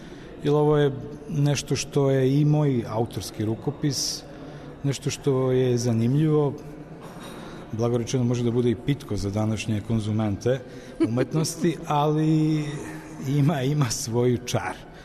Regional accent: Serbia; i kod nas u Srbiji postoji mogućnost studija fotografije i na državnim školama i na privatnim školama

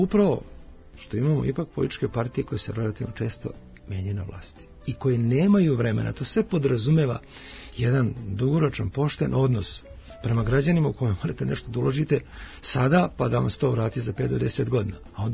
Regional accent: Zlatibor District, Serbia; Ja sam poreklom sa Zlatibora i gledam kako tamo stvari stoje.

